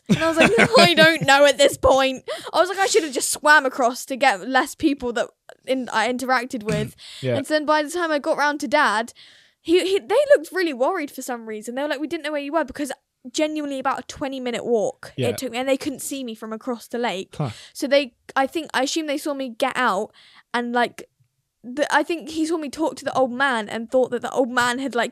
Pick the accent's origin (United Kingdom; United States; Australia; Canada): United Kingdom; England; well, sorry, I'm English.